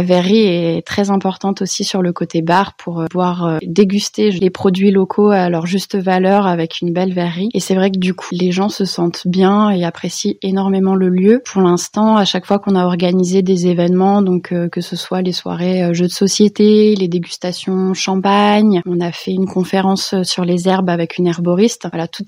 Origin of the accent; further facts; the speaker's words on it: Reims, Grand Est, France; born there; Je suis née à Reims et j'ai eu la grande chance et le bonheur de me marier avec un Ardennais, un Rethelois